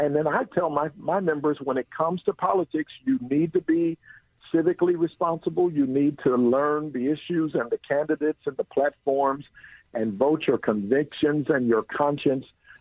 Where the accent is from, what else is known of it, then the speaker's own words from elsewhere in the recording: Philadelphia, Pennsylvania, United States; now in Bay Area, United States; That's like I grew up in Philly. I'm now in the Bay Area, so I know.